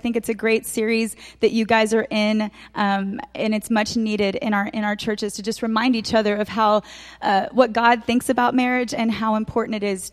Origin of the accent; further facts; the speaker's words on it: Dallas, Texas, United States; I'm from Texas originally and from Dallas.